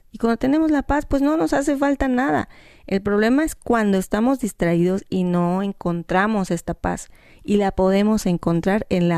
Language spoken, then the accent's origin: Spanish; Yucatán, Mexico; yo como buena yucateca